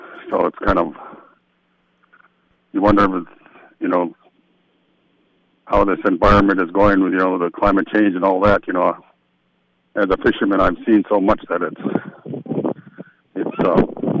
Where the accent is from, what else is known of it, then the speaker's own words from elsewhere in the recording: Hoonah, Alaska, United States; from Hoonah, and … from Glacier Bay.